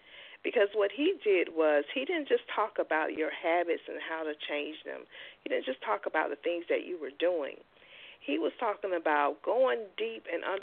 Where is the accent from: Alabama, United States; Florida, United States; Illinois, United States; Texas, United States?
Florida, United States; Orlando; now in St. Petersburg, United States; so that's how I ended up in St. Pete, because I was born and raised in Orlando. So I moved over here to St. Petersburg